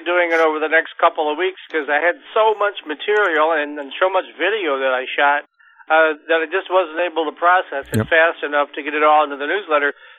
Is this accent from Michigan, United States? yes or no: yes; Grand Rapids, Michigan, United States; if you've been to Grand Rapids, like I grew up in Grand Rapids and pretty familiar with it.